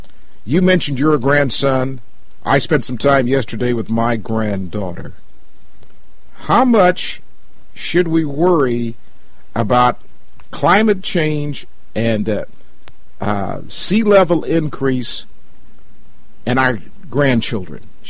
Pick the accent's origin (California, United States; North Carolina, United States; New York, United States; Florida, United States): California, United States; San Francisco; Now, for me, light rail or public transit in general was a given when I was a boy growing up in San Francisco.